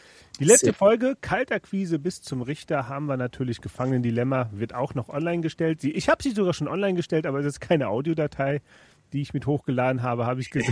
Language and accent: German; Rhineland, Germany; als Rheinländer